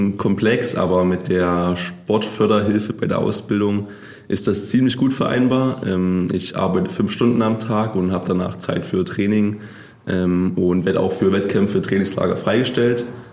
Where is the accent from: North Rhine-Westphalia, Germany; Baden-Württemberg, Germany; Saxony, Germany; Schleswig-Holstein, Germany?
Saxony, Germany; Leipzig; born there; weil ich bin gebürtiger Leipziger, ich wollte auf jeden Fall in Leipzig bleiben.